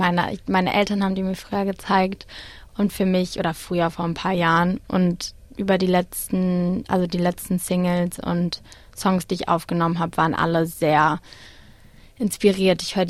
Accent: Berlin, Germany; ich komme aus Berlin

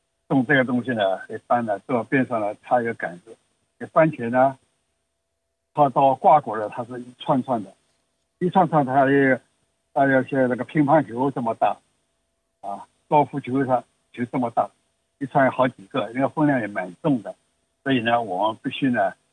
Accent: China; 我们中国人最好是自己留种啊，

